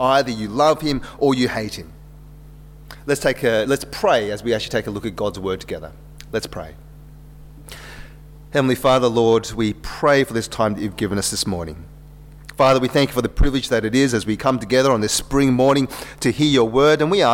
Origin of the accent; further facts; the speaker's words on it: Wagga Wagga, New South Wales, Australia; I grew up in Wagga Wagga, and so that's being in Australia